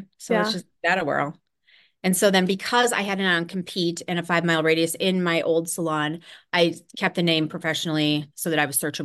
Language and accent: English; Madison, Wisconsin, United States; I grew up in Madison, but I went to college. I should say that too. I went to college at UW-Milwaukee.